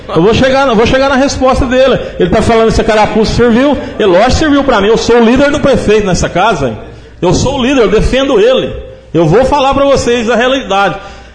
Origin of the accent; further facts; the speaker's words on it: Planura, Minas Gerais, Brazil; born there; Eu sou nascido em Planura, acompanho a política de Planura